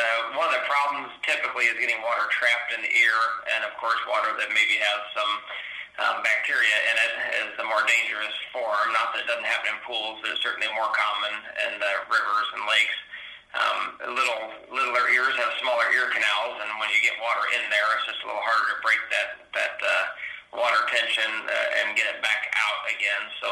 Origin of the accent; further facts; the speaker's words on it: St. Louis, Missouri, United States; I grew up around the St. Louis area